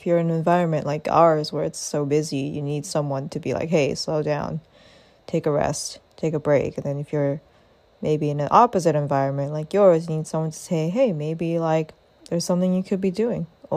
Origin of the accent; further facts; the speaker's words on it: Canada; I grew up in Canada, where it's very slow, it's pretty slow paced, even in the city.